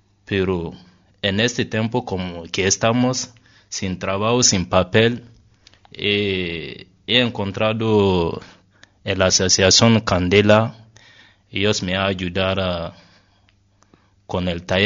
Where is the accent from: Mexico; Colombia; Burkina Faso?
Burkina Faso; Spanish is a second language; moved away as an adult; now in Spain; Yo soy de Burkina Faso.